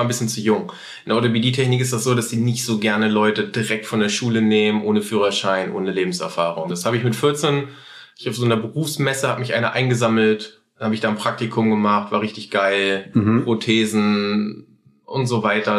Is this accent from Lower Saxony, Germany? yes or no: yes; Celle, Lower Saxony, Germany; born there; Ich bin oft umgezogen in der Kindheit. Wo kommt der her? Schwierig. Celle wäre so die Geburtsstadt. Und da war ich auch eine Weile.